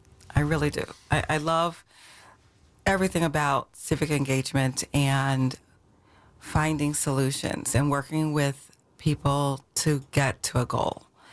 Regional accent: Albany, California, United States; I was raised in Albany, California, 1 square mile in the Bay Area.

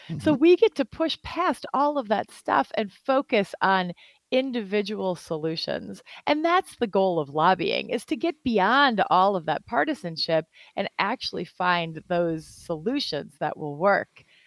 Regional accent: Wisconsin, United States; We're from Wisconsin. We can handle it.

